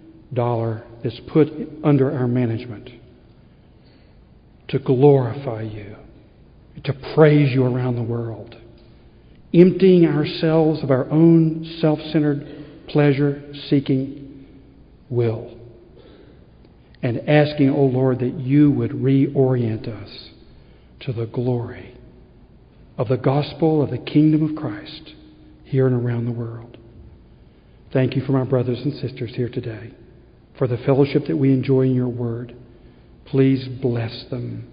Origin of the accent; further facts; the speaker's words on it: Athens, Tennessee, United States; We have this Athens, Tennessee connection. Growing up in Athens, my dad was, you know, he ran a business.